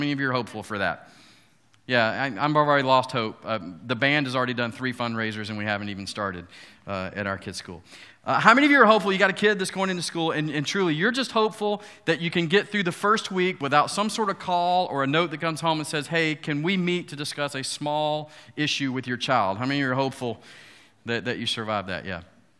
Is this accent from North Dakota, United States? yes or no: no; Atlanta, Georgia, United States; If you don't know, I'm from Atlanta. I'm a Falcons fan.